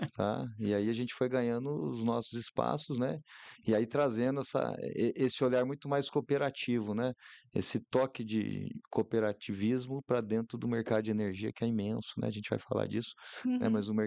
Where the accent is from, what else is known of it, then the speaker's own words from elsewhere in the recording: Itajubá, Minas Gerais, Brazil; Eu sou de Itajubá, né? Sou mineiro.